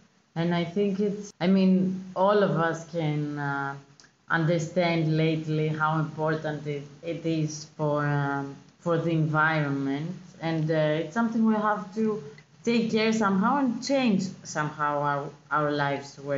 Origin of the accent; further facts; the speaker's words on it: Crete, Greece; Right. I'm from Crete.